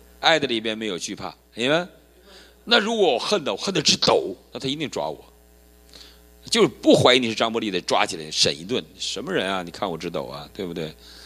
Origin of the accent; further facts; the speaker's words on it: Heilongjiang, China; 我是黑龙江人